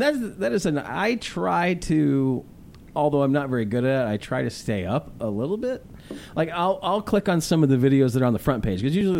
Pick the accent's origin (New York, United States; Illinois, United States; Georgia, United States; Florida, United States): Illinois, United States; But you know, I grew up in Central Illinois, so the only football team, well, is the Bears and the Rams